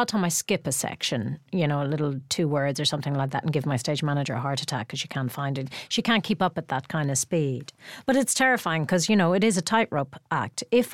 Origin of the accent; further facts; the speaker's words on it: Ireland; I have a complex relationship with Ireland, as Beckett did, you know, kind of loving and loathing of the place.